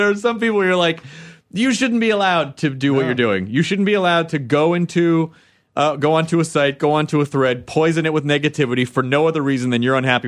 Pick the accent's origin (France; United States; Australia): Australia; accent: Australian; Now, you can hate on my Australian accent. I deserve that.